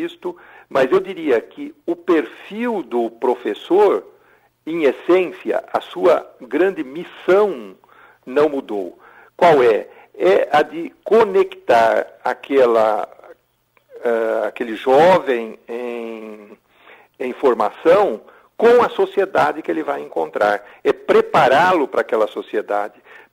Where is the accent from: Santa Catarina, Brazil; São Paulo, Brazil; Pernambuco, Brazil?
São Paulo, Brazil; Birigui; Tenho excelentes lembranças dos meus professores da escola secundária lá na minha cidade de Birigui, que era uma cidade que há 50 anos era muito mais isolada do que é hoje, distante da capital.